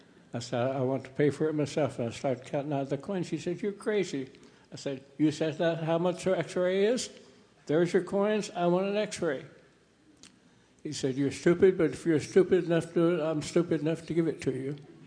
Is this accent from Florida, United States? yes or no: no; Arkansas, United States; I was raised in Arkansas. My dad was a cotton farmer.